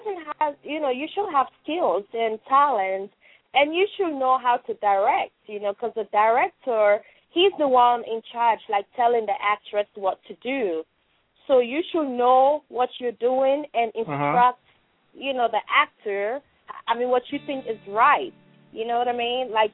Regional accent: Sierra Leone; It's lovely in Africa, in my hometown, Sierra Leone.

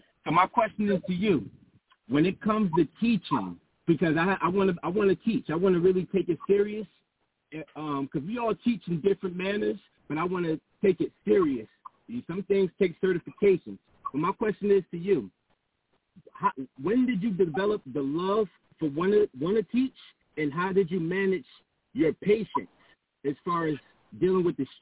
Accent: New Jersey, United States; I'm from Jersey.

